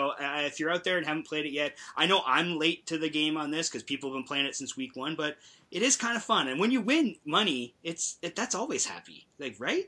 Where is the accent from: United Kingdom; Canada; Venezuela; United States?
Canada; but Canadians talk about the CIS and how we should get behind stuff that's Canadian.